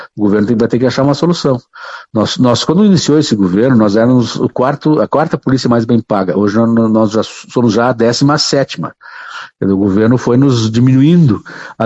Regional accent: Ijuí, Rio Grande do Sul, Brazil; Eu sou natural de Ijuí.

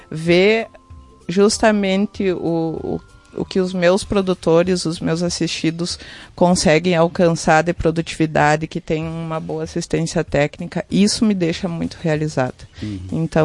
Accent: Posse da Boa Vista, Brazil; now in Mara, Brazil; Eu sou da Posse da Boa Vista.

